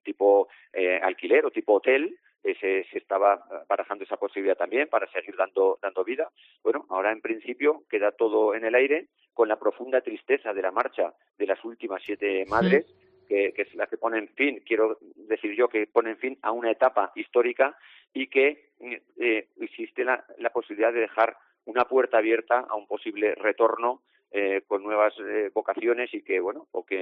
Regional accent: Jaca, Aragon, Spain; sobre todo los que somos de Jaca de toda la vida

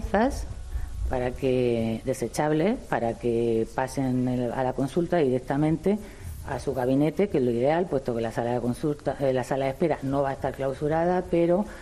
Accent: Almería, Andalusia, Spain; yo soy de Almería, y a mí me recuerda a mi tierra

